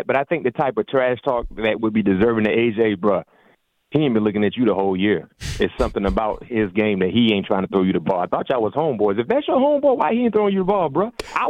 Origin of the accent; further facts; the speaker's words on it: the South, United States; I'm from the South, man. So that's a common thing for some folks.